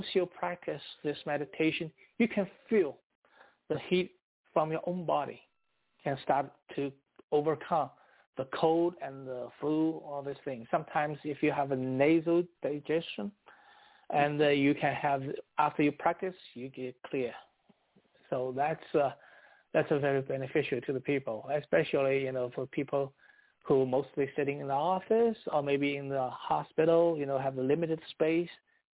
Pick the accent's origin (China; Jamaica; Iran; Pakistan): China; moved away as an adult; now in United States; Actually, I come from China, you know, and then I come to the United States to the postgraduate program.